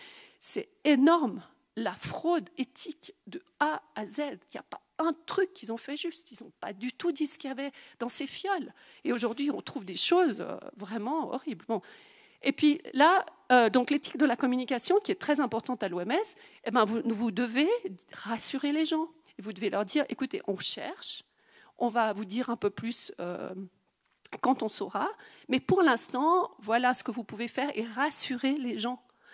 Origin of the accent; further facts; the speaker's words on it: Switzerland; moi je ne valide pas en tant que Suisse